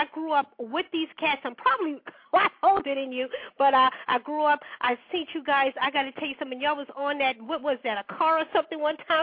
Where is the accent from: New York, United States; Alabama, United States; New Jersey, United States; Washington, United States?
New York, United States; I came from New York myself